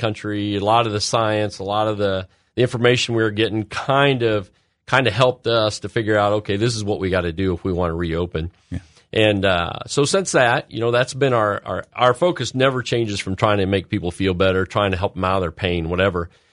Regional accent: Roseville, Illinois, United States; I grew up in Roseville.

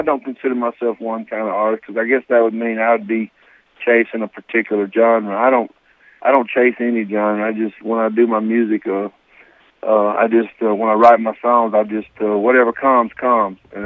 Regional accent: Tupelo, Mississippi, United States; was from, and I was, so that's a big deal in Tupelo

